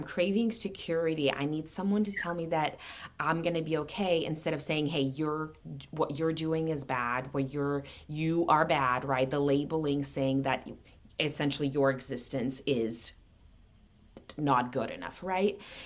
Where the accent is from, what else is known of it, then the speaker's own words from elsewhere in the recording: Seattle, Washington, United States; I'm from Washington. I went to UW, so I'm oh, Seattle.